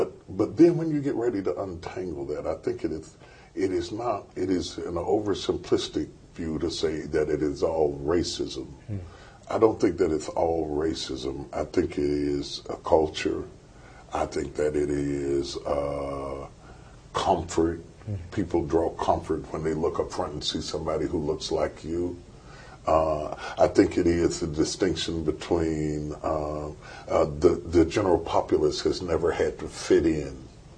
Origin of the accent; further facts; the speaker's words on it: West Virginia, United States; I grew up in West Virginia where there's 5% black